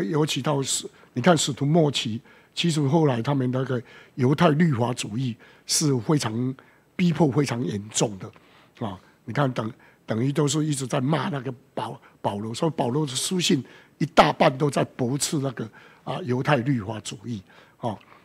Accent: Taiwan; 那好像我们台湾人说

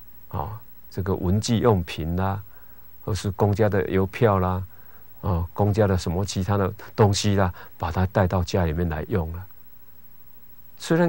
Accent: Taiwan; 我们台湾话哦，台湾的俗语这样说了

